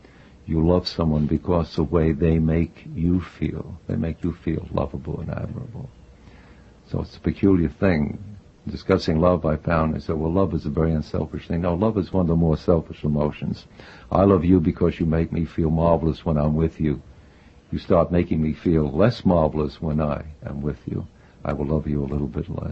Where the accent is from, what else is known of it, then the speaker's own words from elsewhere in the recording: New York, United States; I grew up in New York City.